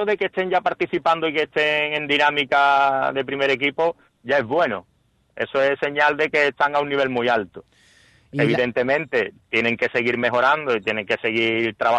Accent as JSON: {"language": "Spanish", "town": "Málaga", "region": "Andalusia", "country": "Spain", "said": "Hombre, yo soy malagueño, no lo puedo negar, porque soy malagueño"}